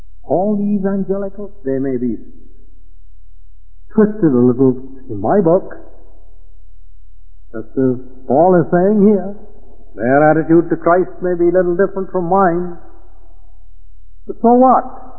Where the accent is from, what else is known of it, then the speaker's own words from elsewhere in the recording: India; I grew up in India.